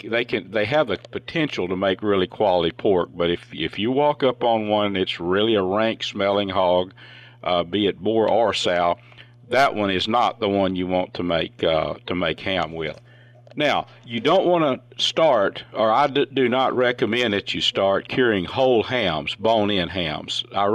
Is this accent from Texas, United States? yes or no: yes; Texas, United States; You know, I grew up in Northeast Texas, up in Red River County, back in the 60s, actually.